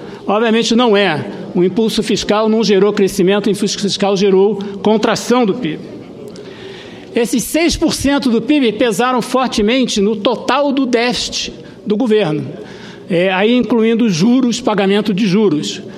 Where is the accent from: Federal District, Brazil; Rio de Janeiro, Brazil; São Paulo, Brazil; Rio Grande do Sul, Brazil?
Rio de Janeiro, Brazil; born there; estados como Rio de Janeiro, por exemplo, meu estado natal.